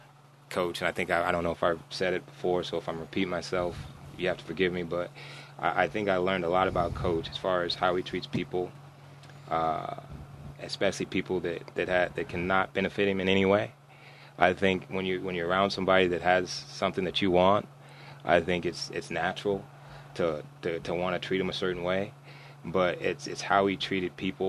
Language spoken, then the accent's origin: English; Arizona, United States; moved away as an adult; also born or lived in Nebraska, United States; I am from Arizona. That's where I was born and raised. But remember, I lived in Nebraska for 22 years.